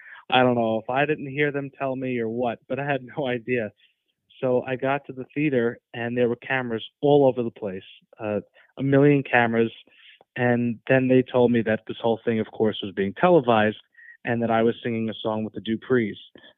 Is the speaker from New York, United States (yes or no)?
yes; Somers, New York, United States; now in Florida, United States; I grew up in a small town in Westchester, New York called Somers. And I lived there my entire life, all the way through high school and college. And then recently moved to Florida